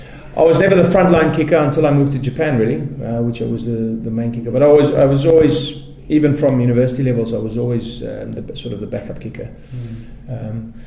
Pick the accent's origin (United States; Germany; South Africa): South Africa; first language Afrikaans; English is a second language; you know, I'm Afrikaans, so English is my second language, but it's still rooted in European.